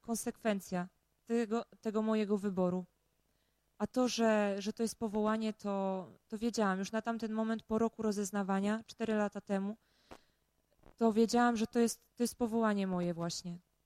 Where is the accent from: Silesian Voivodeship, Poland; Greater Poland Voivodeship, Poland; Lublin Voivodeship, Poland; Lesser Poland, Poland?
Lublin Voivodeship, Poland; Biała Podlaska; bo ja tam pochodzę ze wschodu, okolice Białej Podlaski